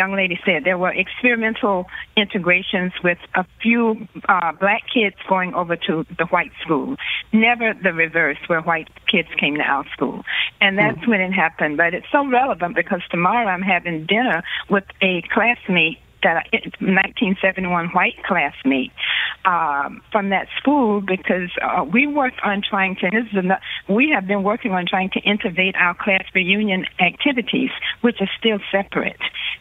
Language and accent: English; Georgia, United States; about 30 miles south of Augusta, Georgia.